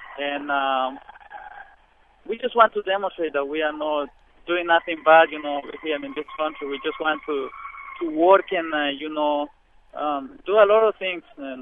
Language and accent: English; El Salvador; moved away as an adult; now in United States; And I am from El Salvador. I love my country, but I also love, you know, the United States.